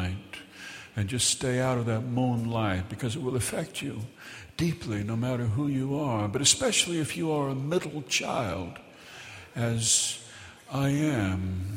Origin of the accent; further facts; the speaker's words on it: Minnesota, United States; except we're from Minnesota and we're not an easily inspired people because we have winter there, which is a heavy dose of realism.